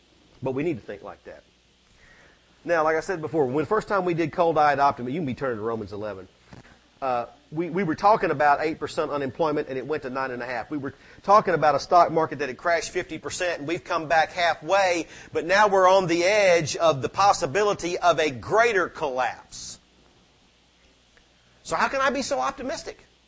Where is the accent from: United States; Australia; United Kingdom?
United States; Florida; Oh yeah, brother, when I grew up in Florida, man, you didn't want Canadian money.